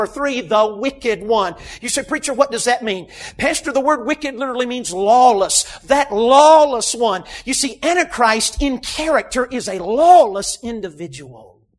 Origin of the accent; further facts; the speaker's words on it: North Carolina, United States; Forgive me, I'm not trying to be unkind. I'm from North Carolina.